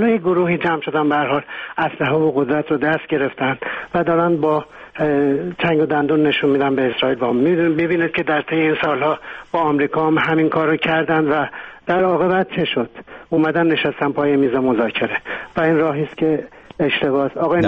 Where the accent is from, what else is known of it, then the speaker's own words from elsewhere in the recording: Iran; من ایرانی هستم، از این سرزمین دارم صحبت میکنم.